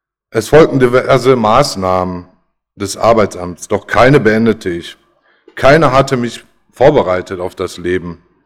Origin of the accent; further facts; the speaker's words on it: Essen, North Rhine-Westphalia, Germany; born there; Ich wurde 1978 in Essen geboren.